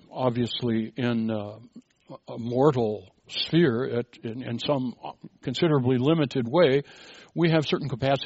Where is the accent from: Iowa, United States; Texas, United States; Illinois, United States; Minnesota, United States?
Minnesota, United States; Minneapolis; I suppose Minneapolis might be a close second, my hometown, the city of lakes, all these beautiful trails around the lakes.